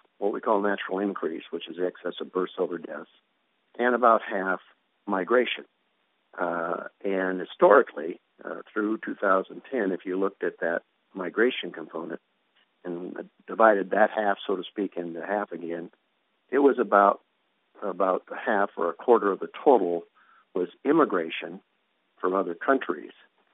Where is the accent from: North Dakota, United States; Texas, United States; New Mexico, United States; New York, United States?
North Dakota, United States; we were second to North Dakota, which of course is a small state. It's my home state, so I know.